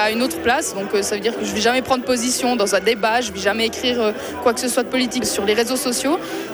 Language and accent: French; Bévillard, Bern, Switzerland; born there; now in Tavannes, Switzerland; j'ai 28 ans, je suis seule sur scène, je suis née à Bévillard et puis j'habite à Tavannes depuis 5 ans maintenant.